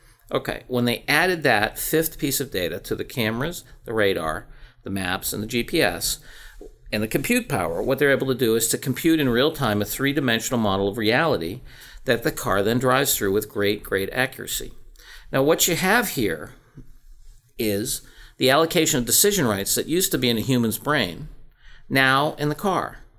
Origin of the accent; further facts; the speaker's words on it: Brockton, Massachusetts, United States; now in Boston, United States; Now, I grew up in Brockton, Mass. I live in Boston.